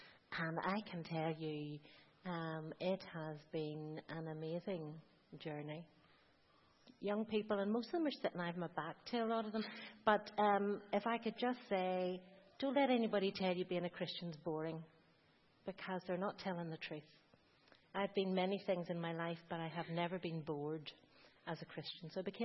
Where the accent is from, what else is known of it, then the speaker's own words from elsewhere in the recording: Belfast, Northern Ireland, United Kingdom; As you'll gather from the accent, I'm a Belfast girl, and my parents were from Shankill Road. I was born in the Donegal Road, etc., and then moved out to the great metropolis of Rathcoole, and came from a working class family